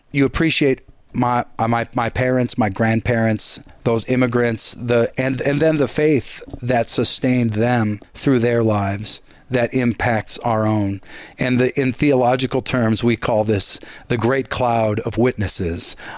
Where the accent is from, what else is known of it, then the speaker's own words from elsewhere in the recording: Ishpeming, Michigan, United States; they would come to my hometown of Ishpeming, and there would already be a church there with a pastor and services in Finnish